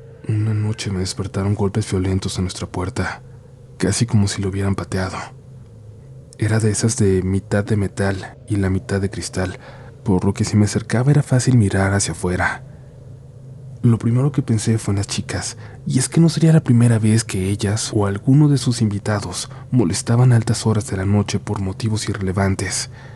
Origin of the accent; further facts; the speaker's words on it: Córdoba, Veracruz, Mexico; moved away as an adult; now in Mexico City, Mexico; Soy originaria de Córdoba, Veracruz, pero desde el 2010 vivo en la Ciudad de México, en aquel entonces aún llamada Distrito Federal. Desde entonces nos hemos mantenido en constante movimiento, viviendo en diversos barrios de la ciudad, por lo que nos tocó estar algún tiempo en la delegación Iztapalapa.